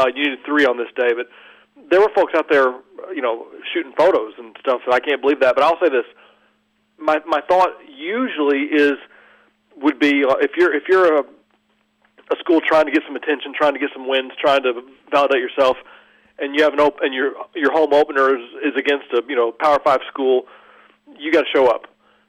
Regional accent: Norman, Oklahoma, United States; Oklahoma, I grew up in Norman, the Sooners, they ran the wishbone

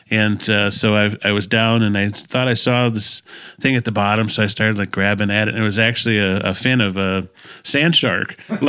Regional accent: United States; I'm thinking as a tourist, I'm an American in Israel thinking, wow, it's tourist, right?

